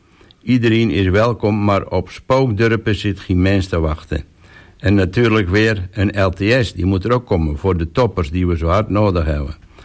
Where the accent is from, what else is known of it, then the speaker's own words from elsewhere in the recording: De Weel, Netherlands; kom ik uit de Weel, maar inmiddels al 14 jaar woon ik aan Oostrent